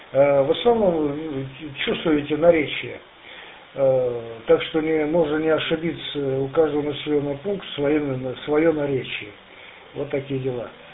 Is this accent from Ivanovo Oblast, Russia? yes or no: no; Venyov, Tula Oblast, Russia; Да нет, я коренной туляк, коренной веневец. Наш город очень древний город.